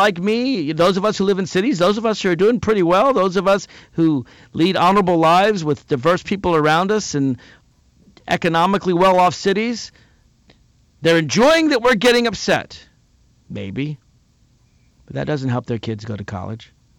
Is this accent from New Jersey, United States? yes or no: no; Nashville, Tennessee, United States; I'm from Nashville, Tennessee. My family still lives there.